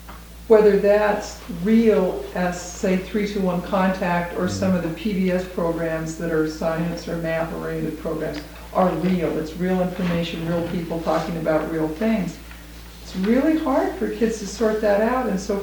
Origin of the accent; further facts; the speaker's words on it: Oregon, United States; one of the things that was a story in our community, we're from Oregon, and in Eugene